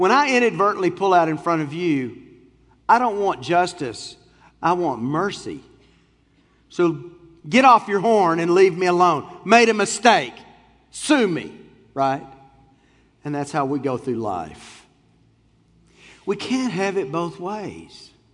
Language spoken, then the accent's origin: English; Texas, United States; I'm from Texas, okay? The rule in Texas is keep it moving.